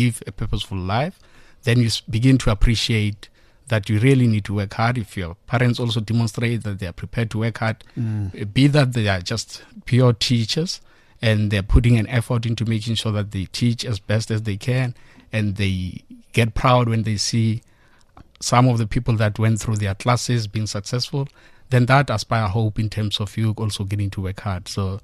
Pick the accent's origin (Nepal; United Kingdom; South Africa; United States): South Africa; Bushbuckridge, Mpumalanga; And what I found interesting along the journey of growing up in Bushbuck Ridge